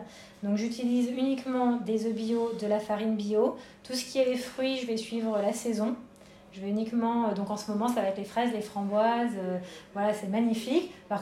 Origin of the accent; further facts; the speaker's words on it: Paris, Île-de-France, France; now in Bordeaux, France; J'ai sauté le pas en venant vivre à Bordeaux, donc je suis parisienne d'origine.